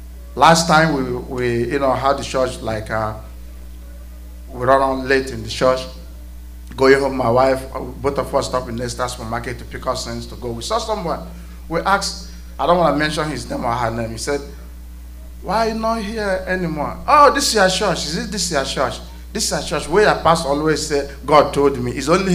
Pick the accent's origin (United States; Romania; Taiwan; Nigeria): Nigeria; Eastern Nigeria; where we come from Eastern Nigeria